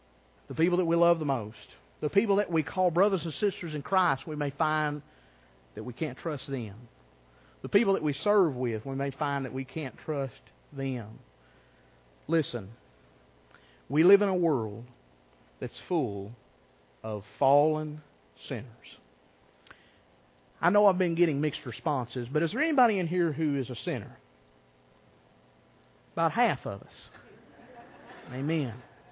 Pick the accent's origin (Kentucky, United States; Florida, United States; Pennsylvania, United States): Kentucky, United States; I grew up in Rockcastle County. The education wasn't the best.